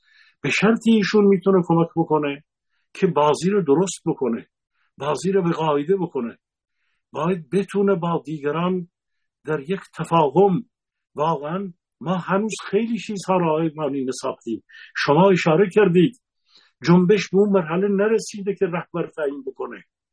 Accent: Gilan, Iran; من یک فرد اهل گیلانم،

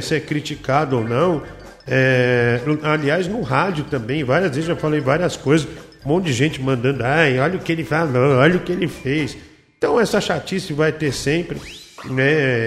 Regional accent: Osasco, São Paulo, Brazil; Briga minha terra, Osasco. Osasco brilha na América do Sul.

